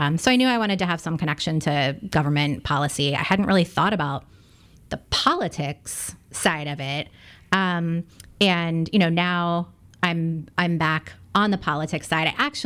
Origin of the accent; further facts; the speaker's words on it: Port St. Lucie, Florida, United States; I'm from Port St. Lucie, Florida, which for people who are baseball fans, is where the Mets have spring training.